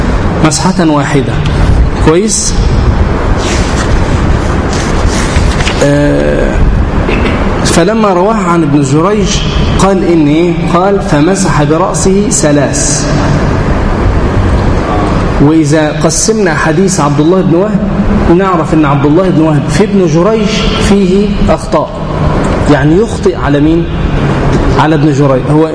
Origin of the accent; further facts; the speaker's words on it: Egypt; والكتب دي كلها صنفها عندنا هنا في مصر